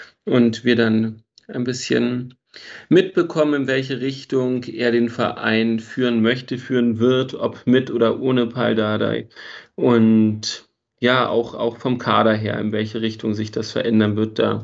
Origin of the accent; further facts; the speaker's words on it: Berlin, Germany; geboren wurde ich in Wilmersdorf, bin dann in Steglitz und Zehlendorf groß geworden, hatte immer schon relativ viel Verbindung auch noch in die Stadt rein.